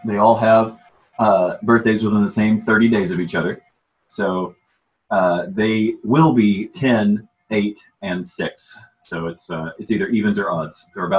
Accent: Alabama, United States; I'm from Alabama, actually. And so grew up in Alabama, went to school in Tennessee

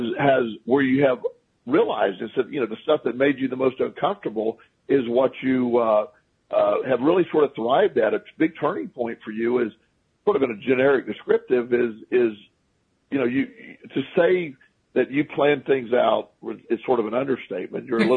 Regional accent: Florida, United States; So I grew up in Florida, so I don't get too worried about hurricanes.

